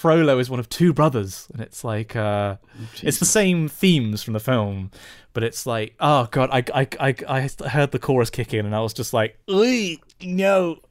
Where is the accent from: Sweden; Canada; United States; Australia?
Sweden; accent: Swedish; He's actually attached an audio recording of how the sayings are supposed to be pronounced, albeit in my Swedish accent, which is a remnant of Eastern Danish rather than Swedish.